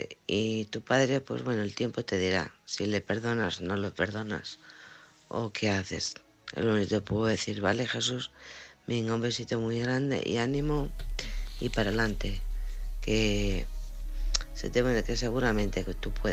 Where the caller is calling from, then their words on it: Alcorcón, Community of Madrid, Spain; de Alcorcón.